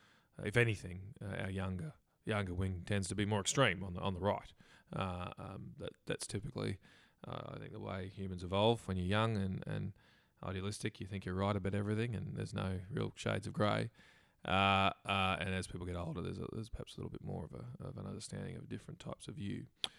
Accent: Queensland, Australia; as a Queenslander, I'm a member of the Liberal National Party

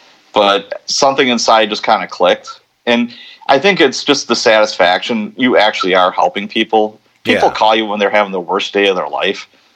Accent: Chicago, Illinois, United States; But I grew up in Chicago as a kid, and our neighbors, the cops were doing a search warrant

